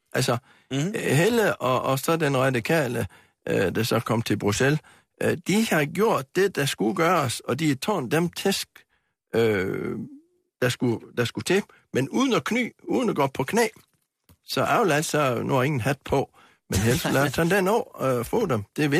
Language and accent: Danish; Jutland, Denmark; Og nu kommer jeg jo sådan helt fra Jylland og helt fra bunden.